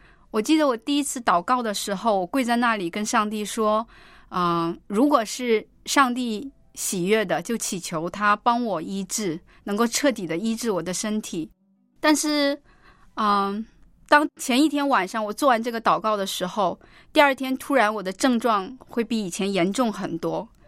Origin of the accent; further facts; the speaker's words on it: Heilongjiang, China; 大家好，我是来自于黑龙江的